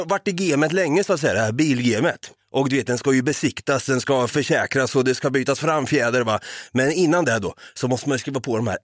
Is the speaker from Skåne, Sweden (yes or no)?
yes; Ystad, Skåne, Sweden; Nej, det är jag inte. Jag är från Ystad.